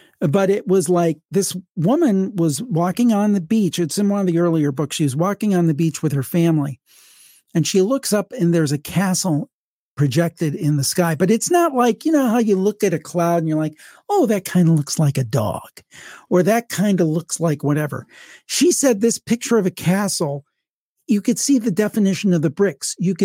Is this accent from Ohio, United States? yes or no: yes; Cleveland, Ohio, United States; he moved to my hometown of Cleveland, and he became safety director.